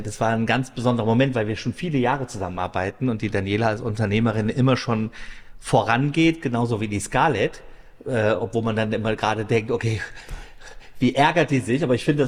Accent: Dresden, Saxony, Germany; moved away; Ich komme aus Sachsen, aus Dresden.

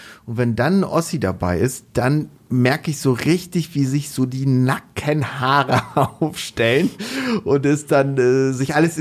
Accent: Poland; ich komme aus Polen

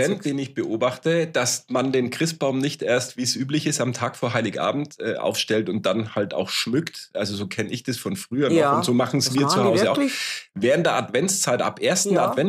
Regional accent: Bavaria, Germany; gibt es bei uns in Franken nicht.

